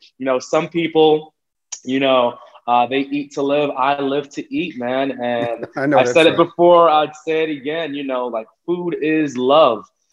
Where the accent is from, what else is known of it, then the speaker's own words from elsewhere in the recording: United States; born there; My family, I am one of eight kids, and everybody except me was born in Jamaica. So I'm the American-born one, but my family is Jamaican.